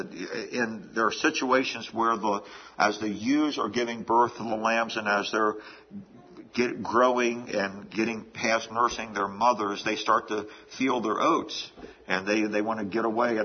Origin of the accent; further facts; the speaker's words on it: Hagerstown, Maryland, United States; I was reminded this past week of the church that I grew up in Hagerstown, Maryland, before an arson torched it one Sunday night.